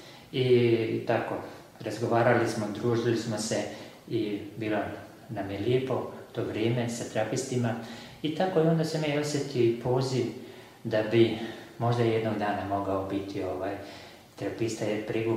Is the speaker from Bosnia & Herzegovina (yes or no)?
yes; Banja Luka, Republika Srpska, Bosnia & Herzegovina; ja sam rođen u Banja Luci, 3 km od ovoga samostana Marije Zvijezde i kao dijete dok sam išao u osnovnu školu, svake nedelje sam dolazio ovdje na svetu misu.